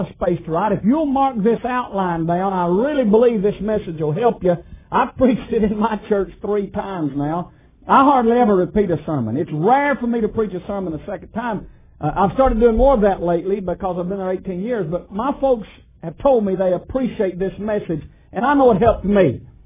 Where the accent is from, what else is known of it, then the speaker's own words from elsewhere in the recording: Alabama, United States; When I was born in Alabama, I think I told you that. And I grew up in a little town close to Arab, Alabama. Arab is about 25 miles from Huntsville.